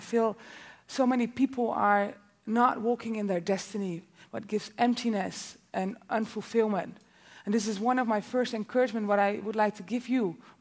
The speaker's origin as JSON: {"language": "English", "country": "Netherlands", "said": "It's 4 times bigger than Holland. I'm from Holland. I always like to measure it with Holland."}